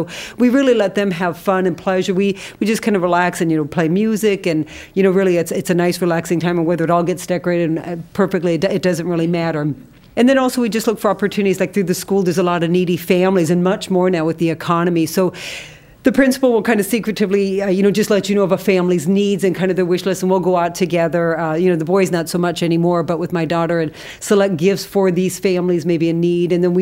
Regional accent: Toledo, Ohio, United States; There's a Christmas tree farm over in White House, Ohio. I'm from the Toledo area.

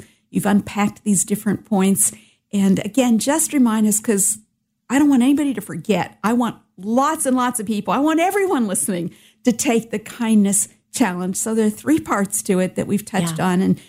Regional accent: Michigan, United States; now in Atlanta, United States; I came from Michigan, and we met here in Atlanta.

